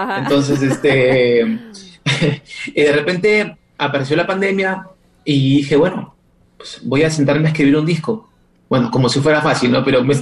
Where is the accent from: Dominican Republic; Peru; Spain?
Peru; como peruano siempre le pongo pinceladas, el charango.